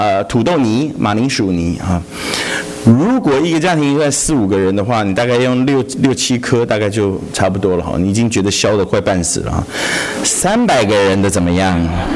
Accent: Taipei, Taiwan; 我混血的。然后我又是从小在台北长大的一个孩子哈

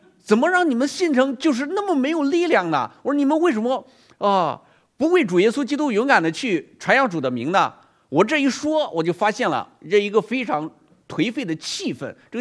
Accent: Henan, China; 2011年的时候，我那时候在云南昆明啊，有一次我就回我老家河南去探亲。

